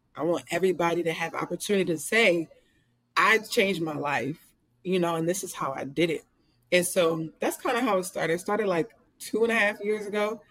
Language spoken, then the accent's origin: English; Philadelphia, Pennsylvania, United States; I come from Philly and I come from hard times.